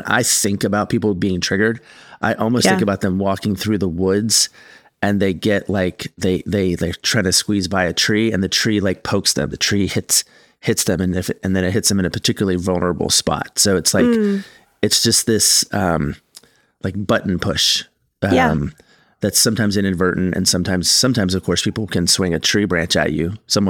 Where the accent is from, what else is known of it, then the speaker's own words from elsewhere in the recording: England, United Kingdom; I don't really like the sound of the word as an English guy.